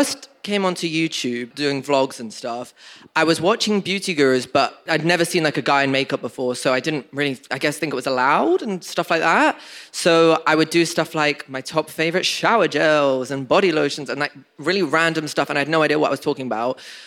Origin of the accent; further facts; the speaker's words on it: London, United Kingdom; Other names go about the internet, I don't really know. I'm 20, I'm from London